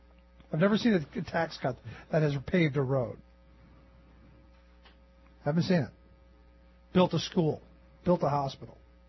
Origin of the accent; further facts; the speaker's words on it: Ohio, United States; I came across a story from my home state of Ohio, like this kook is from.